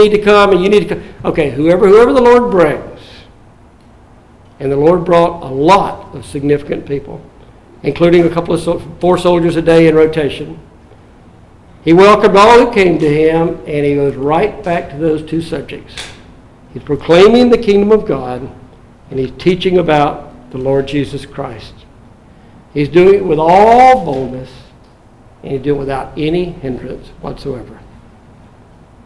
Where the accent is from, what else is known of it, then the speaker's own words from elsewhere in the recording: the South, United States; I grew up in the Bible Belt South.